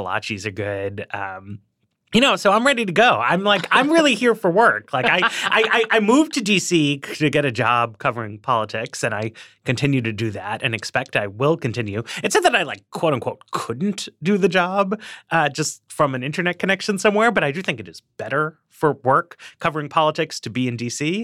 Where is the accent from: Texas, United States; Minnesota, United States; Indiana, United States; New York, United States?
New York, United States; Manhattan; Whereas I grew up in Manhattan. This is the only place I've lived other than New York.